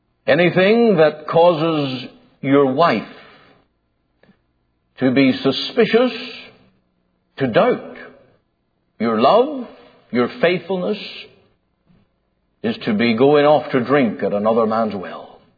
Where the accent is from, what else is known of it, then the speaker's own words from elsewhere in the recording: Ireland; I'm Irish, and I come from a part of the world where teasing's a way of life.